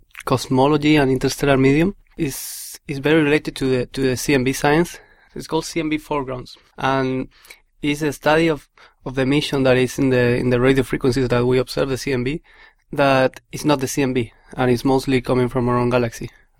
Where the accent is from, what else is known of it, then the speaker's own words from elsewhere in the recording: Chile; English is a second language; moved away as an adult; I'm from Chile. I came here to do my PhD with Dr. Clive Dickinson.